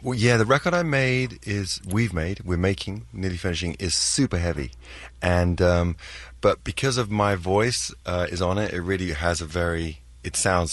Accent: London, United Kingdom; I'm from London, so I hadn't really heard of K Rock.

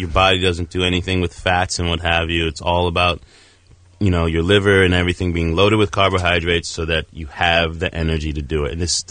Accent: South Africa; I'm South African.

